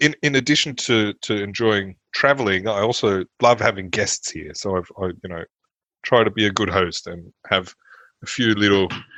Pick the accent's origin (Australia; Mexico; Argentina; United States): Australia; Cronulla, New South Wales; Growing up in Cronulla in Sydney, south of Sydney in the early...